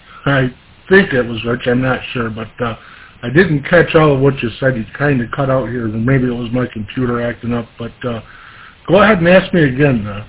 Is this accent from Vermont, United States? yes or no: no; Oneida, New York, United States; moved away; also born or lived in Florida; I was from Oneida, New York originally, and bebopped around New York State quite a bit. I was in Oneida, then, Vernon, and, I lived all over central New York, Shortsville, and spent a few years in Florida, and then back upstate to New York